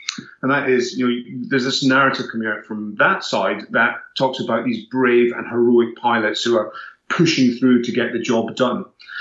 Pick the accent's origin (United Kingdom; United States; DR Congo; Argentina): United Kingdom; Edinburgh, Scotland; I'm a product of the 1970s and 1980s. So I grew up just outside Edinburgh, underneath the flight path of Edinburgh Airport.